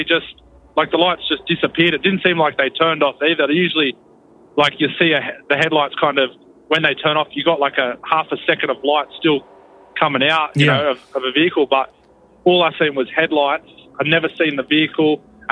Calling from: Sydney, New South Wales, Australia; I'm calling from Sydney, Australia.

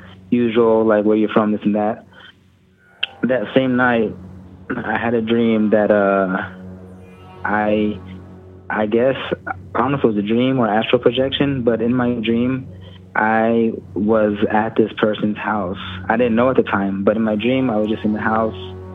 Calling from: Texas, United States; From Texas.

